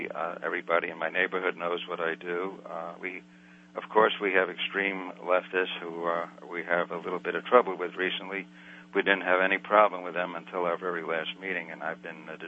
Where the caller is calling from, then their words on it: Silver Spring, Maryland, United States; Silver Spring, Maryland.